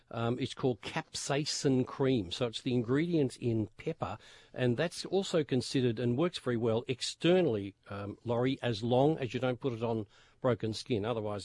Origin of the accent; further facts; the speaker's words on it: Victoria, Australia; You're talking to a Kooyarrup boy here.